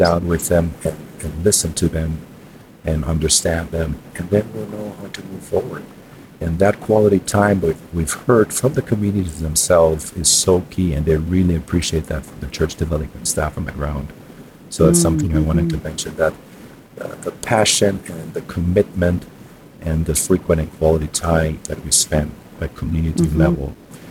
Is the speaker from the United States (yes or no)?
no; Germany; especially our Western mindset. I come from Germany.